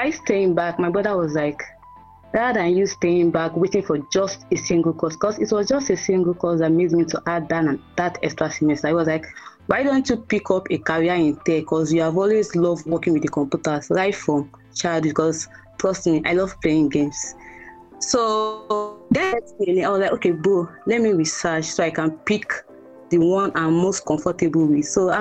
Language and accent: English; Port Harcourt, Rivers, Nigeria; now in Ilorin, Nigeria; Born and brought up in Nigeria, Port Harcourt, Rivers State.